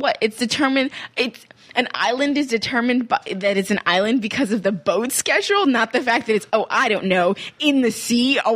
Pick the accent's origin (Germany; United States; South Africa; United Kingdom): South Africa; moved away; I grew up in South Africa, mangoes and papayas and kiwis. And so by the time I came here, apples and oranges, I was like, really?